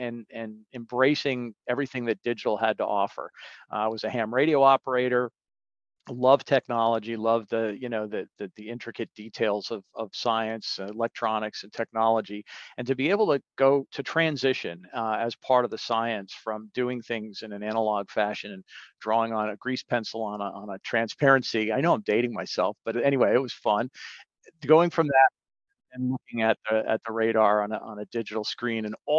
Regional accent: Vermont, United States; I grew up in Vermont, so I went to Linden, which is in the Northeast Kingdom of Vermont.

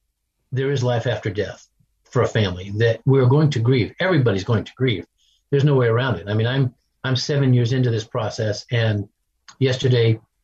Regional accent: United States; but because I'm an American and I grew up in the service.

